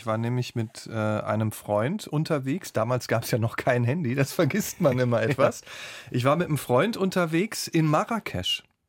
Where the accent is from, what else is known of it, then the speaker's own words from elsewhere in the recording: North Rhine-Westphalia, Germany; Ich komme ja aus dem Ruhrgebiet.